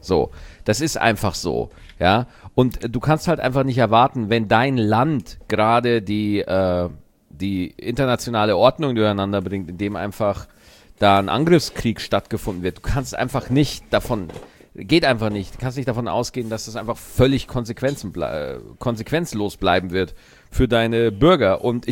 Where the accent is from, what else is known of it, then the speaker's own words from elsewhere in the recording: Germany; wir Deutschen